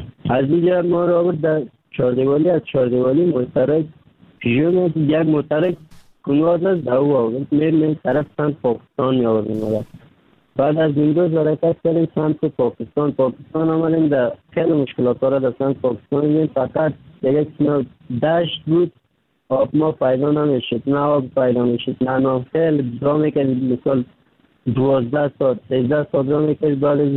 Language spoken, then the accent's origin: Persian; Afghanistan; now in Turkey; در مدت 3 سال میشه ترکیه آمدم، از افغانستان 3 سال میشه حرکت کردم، فعلا هم ترکیه هستم. اما از افغانستان آمدم طرف پاکستان آوردم، آمدم از کابل آمدم،